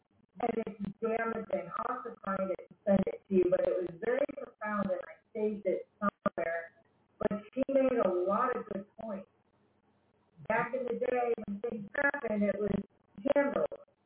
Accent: Crete, Greece; Most of us growing up in Crete, you know, we were exposed to things and exposed to different types of people.

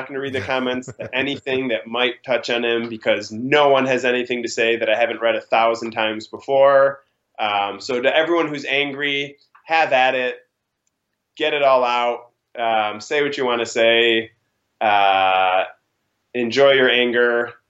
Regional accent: Chicago, Illinois, United States; Growing up in Chicago, the Bulls used to have two mascots.

